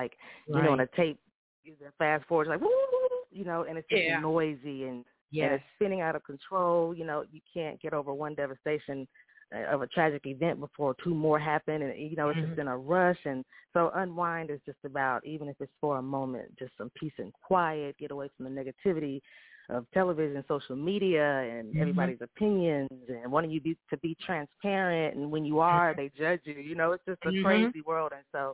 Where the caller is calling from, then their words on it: Edmond, Oklahoma, United States; I am calling from the great state of Oklahoma.